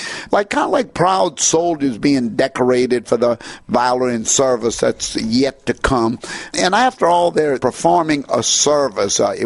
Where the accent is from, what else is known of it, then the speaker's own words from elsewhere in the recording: Louisiana, United States; I started to think back to the days of a youngster growing up in St. James Parish